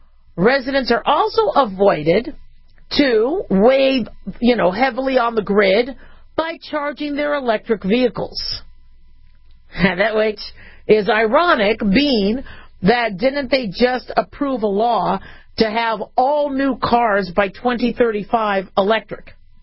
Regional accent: Phoenix, Arizona, United States; I mean, I grew up in Phoenix, Arizona. So for us, I remember temperatures going up to 120.

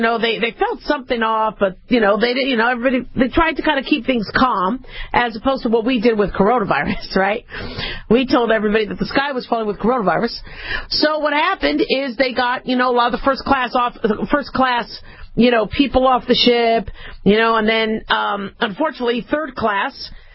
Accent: the West, United States; But, you know, to me, growing up in the West, you know, nothing was older than, like, the 1940s from most of the places where I lived. Even though, yeah, L.A. was around before then

